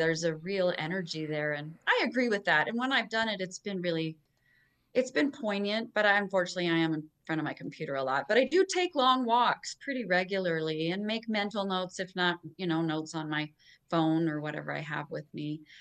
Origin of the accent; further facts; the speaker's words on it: Logan, Utah, United States; now in Pleasant View, United States; So I was telling you, I'm from Logan. So the college town feel is really delightful for me.